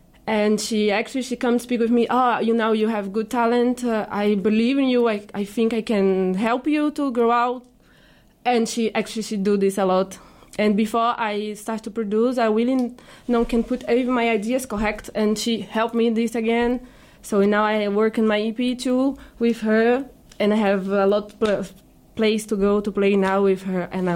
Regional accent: Brazil; English is a second language; I'm from Brazil

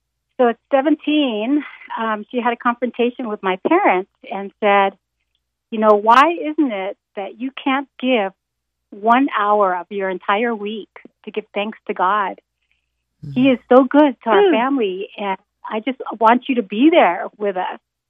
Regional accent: Kauai, Hawaii, United States; no, I'm born and raised on Kauai, so mm-hmm. I'm an island girl.

